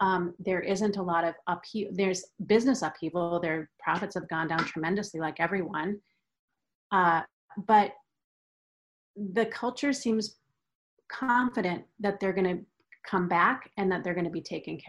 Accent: Minnesota, United States; I'm from Minnesota in America.

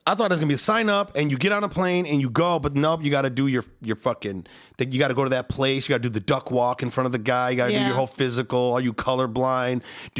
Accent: Detroit, Michigan, United States; I'm from Detroit. I'm from the Motor City. I know these things.

